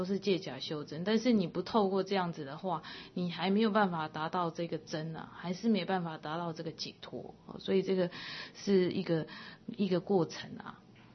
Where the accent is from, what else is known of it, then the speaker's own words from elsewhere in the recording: China; 而且我们说像我们中国人的这一种坐七的这一种习俗啊就是每7天坐一次